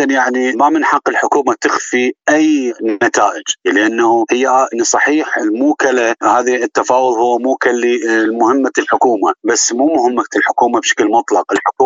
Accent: Iraq; أتمنى أنا كعراقي حقيقة أتمنى أن تتصاعد

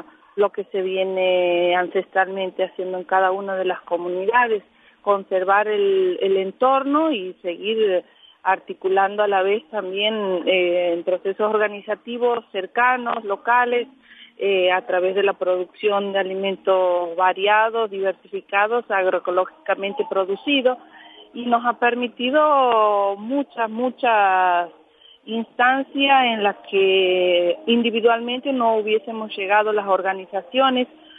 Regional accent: Santiago del Estero, Argentina; Vengo del norte de Santiago del Estero, de una comunidad originaria Vilela

